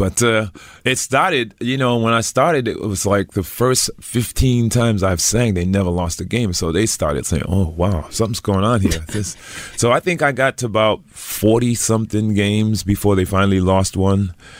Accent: Providence, Rhode Island, United States; See, I grew up in Providence, Rhode Island, so the team back there, of course, was the Boston Red Sox and the New England Patriots.

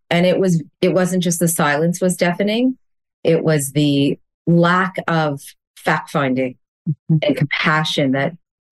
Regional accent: Canada; Being Canadian is incredibly important to me and to my family, but being Jewish is part of who I am.

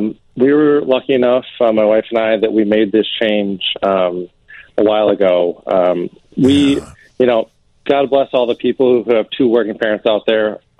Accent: Lombard, Illinois, United States; I grew up in Lombard, so I'm a true suburbanite here in the west suburbs.

